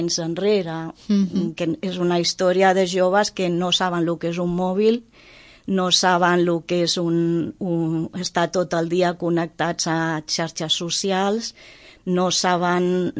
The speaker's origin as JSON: {"language": "Catalan", "town": "Roses", "region": "Catalonia", "country": "Spain", "tie": "born or raised there", "said": "jo sóc de Roses, vaig néixer, me vaig criar en una casa davant del mar, al costat del far. Per mi el mar ho era tot, ho era tot. Llavors, quan amb 12 anys vam anar a viure a lo que era el poble"}